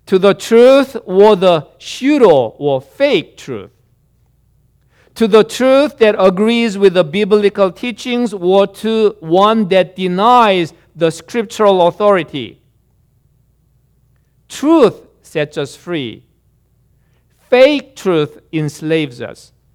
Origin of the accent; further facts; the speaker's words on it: South Korea; When I was growing up in Korea, and the Korean churches